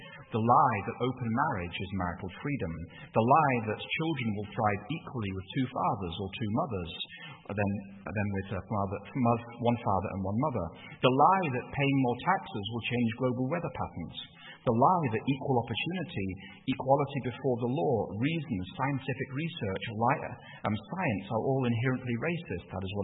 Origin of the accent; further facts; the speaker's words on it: England, United Kingdom; So, when I was growing up in England, it was in the 1980s.